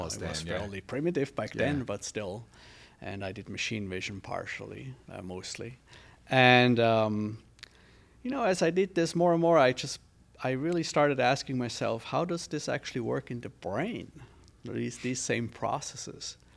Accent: Switzerland; Yes, I grew up in Switzerland.

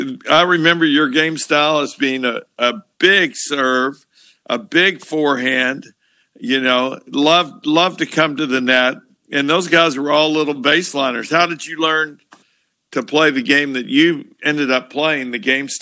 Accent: New Albany, United States; I'm being from New Albany, I was familiar with your age group

